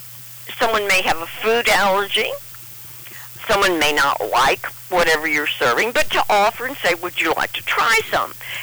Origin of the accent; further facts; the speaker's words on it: Texas, United States; Now, we're all from Texas, so we like Mexican food or Tex food, things that might be a little more spicy.